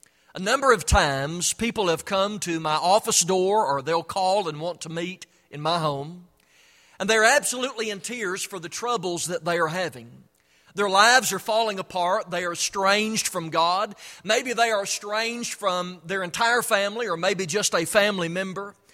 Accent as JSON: {"language": "English", "town": "Chattanooga", "region": "Tennessee", "country": "United States", "tie": "born or raised there", "said": "I'm sure it's the case that Charlie has known me longer than I've known him growing up in the Chattanooga area."}